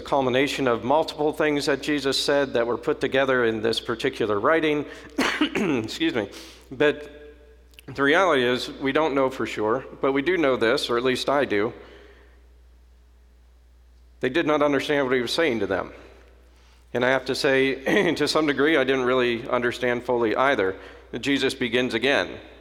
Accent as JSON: {"language": "English", "country": "United States", "said": "Now, as an American, that appealed to me immediately."}